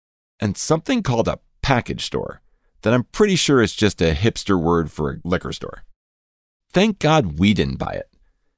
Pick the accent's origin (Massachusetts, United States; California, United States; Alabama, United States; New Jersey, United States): New Jersey, United States; Edison; I could never buy up my hometown of Edison, New Jersey.